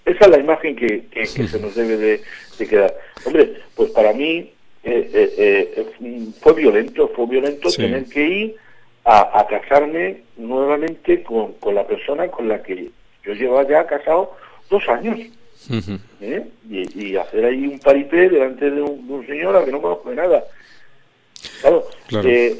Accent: Madrid, Community of Madrid, Spain; born there; no son la gente del Pozo, yo nací en el Pozo, o de Vallecas, ¿no?

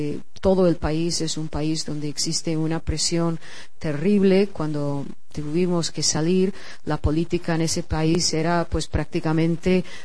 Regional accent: Eritrea; moved away; mi país, sobre Eritrea. Es mi país natal y, claro, me he tenido que ir

